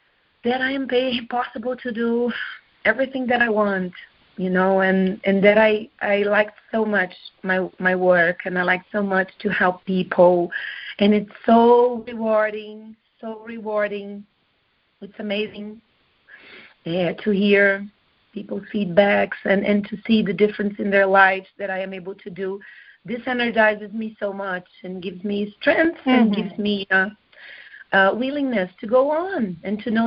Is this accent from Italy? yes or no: no; Rio de Janeiro, Brazil; English is a second language; now in São Paulo, Brazil; we are not from São Paulo. We're actually from Rio. All our family is in Rio.